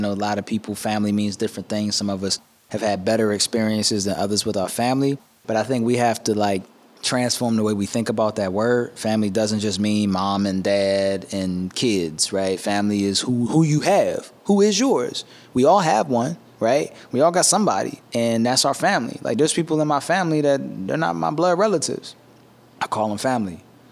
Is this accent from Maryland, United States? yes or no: yes; Pikesville, Maryland, United States; born or raised there